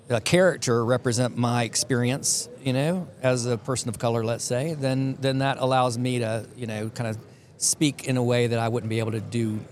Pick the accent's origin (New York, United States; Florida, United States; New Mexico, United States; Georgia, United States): Georgia, United States; Atlanta; so I grew up here in Atlanta.